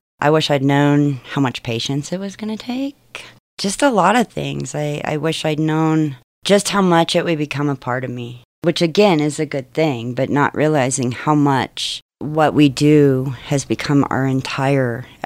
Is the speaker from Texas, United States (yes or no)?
yes; Texas, United States; born there; now in San Luis Valley, United States; I'm originally from Texas and grew up everywhere but Texas. Ended up in the San Luis Valley.